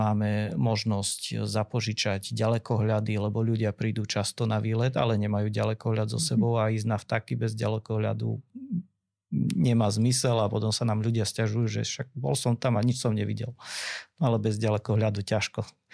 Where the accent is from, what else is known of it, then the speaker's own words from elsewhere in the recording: Poprad, Prešov Region, Slovakia; Ja ako Popračan, ktorý som vyrastal v Poprade a na Spiši vyrastal, tak viem porovnať ešte rozdiely aj medzi nami.